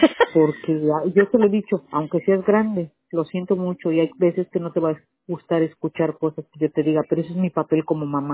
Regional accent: Mexico; yo soy mexicana.

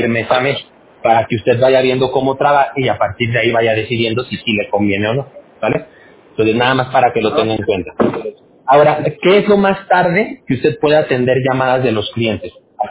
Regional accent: Mexico; born there; first language Spanish; yo también el inglés lo hablo, pero si a mí me tienen que explicar algo, yo prefiero en español, porque pues yo nací en México. Entonces, yo, mi primer idioma va a ser el español todo el tiempo, ¿no?

